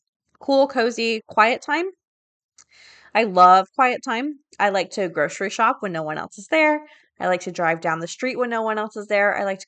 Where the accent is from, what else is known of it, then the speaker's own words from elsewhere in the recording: Southern US, United States; There are some summer people, and I'm not one of them. Because I grew up in the South.